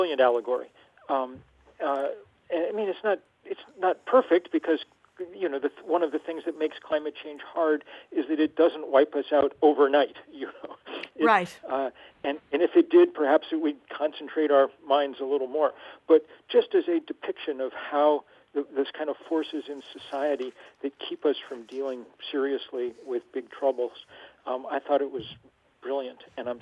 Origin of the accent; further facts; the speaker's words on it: Lexington, Massachusetts, United States; a memoir of growing up in Lexington